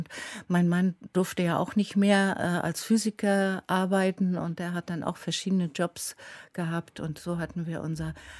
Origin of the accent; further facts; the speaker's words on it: Berlin, Germany; Ich war ja immerhin als Berlinerin und in Kreisen, die schon Stasi-Erfahrung hatten